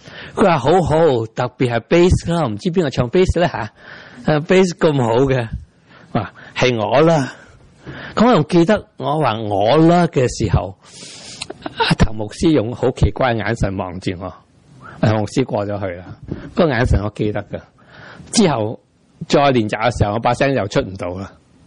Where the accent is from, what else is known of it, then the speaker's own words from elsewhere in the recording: Guangdong, China; 我们广东人叫什么啊？